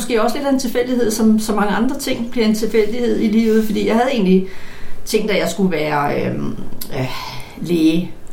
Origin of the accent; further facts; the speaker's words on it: Kongens Lyngby, Capital Region of Denmark, Denmark; ja, jeg voksede op i Lyngby